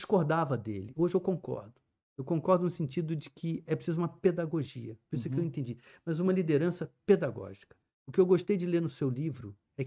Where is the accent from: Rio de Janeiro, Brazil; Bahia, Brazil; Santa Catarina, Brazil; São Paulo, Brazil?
Rio de Janeiro, Brazil; Eu sou do Rio de Janeiro, então eu falo desse.